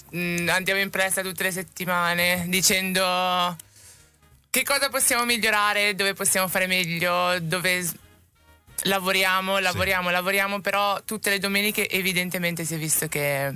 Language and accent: Italian; Busto Arsizio, Lombardy, Italy; Ma sì, poi sono cresciuta a Buster Sizio, periferia di Milano